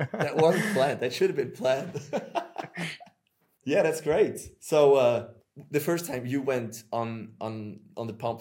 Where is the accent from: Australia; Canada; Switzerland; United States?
Switzerland; I'm from Switzerland, I have a different sort of accent.